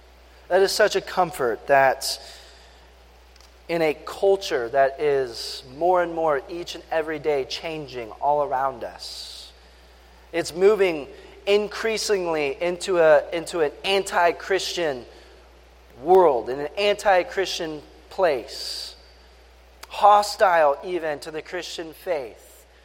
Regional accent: San Diego, California, United States; I was on the West Coast. I grew up in San Diego, so we had all the awesome surfing

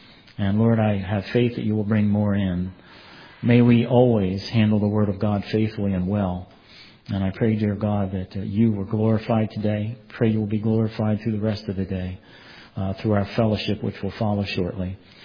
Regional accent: United States; It kind of makes me a little bit ashamed sometimes of being an American. I love my country, but we are a spoiled people.

